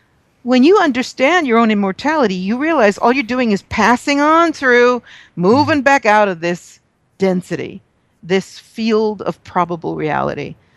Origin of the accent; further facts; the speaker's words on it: California, United States; because I'm a Californian and we're afraid of big white sharks.